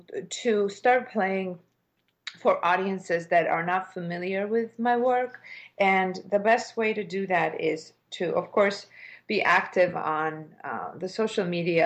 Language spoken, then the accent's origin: English; Chicago, Illinois, United States; you're from New York and I'm from Chicago